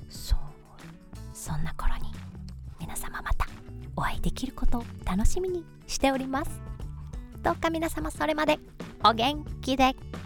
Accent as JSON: {"language": "Japanese", "region": "Osaka", "country": "Japan", "moved": "as an adult", "lives_now": "Tokyo, Japan", "said": "大阪人なんでね、本当はパーマを当てましたと言いたいとこなんですけど、東京ではパーマをかけるって言うんですよね。そう、まあ大阪人と言いましたが、14年目かな、今年で上京して14年目ぐらいになるんですけど"}